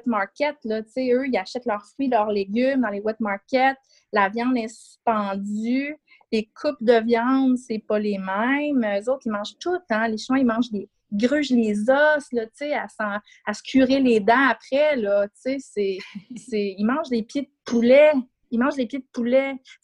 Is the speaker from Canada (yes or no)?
yes; Quebec, Canada; qui font dans les restaurants chez nous au Québec